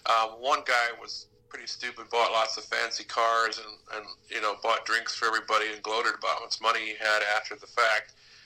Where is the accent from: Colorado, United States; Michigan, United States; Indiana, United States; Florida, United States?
Indiana, United States; Goshen; Yeah, when I was growing up in Goshen, the case that everybody still talked about